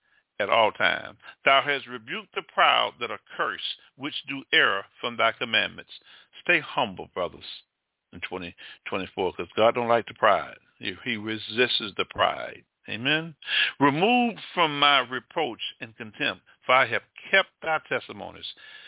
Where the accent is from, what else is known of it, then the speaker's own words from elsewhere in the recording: Alabama, United States; I'm from Alabama, and those who may be listening to me overseas don't realize